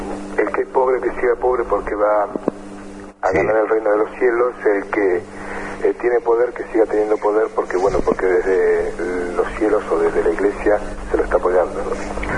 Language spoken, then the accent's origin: Spanish; Argentina; le voy a decir que yo soy argentino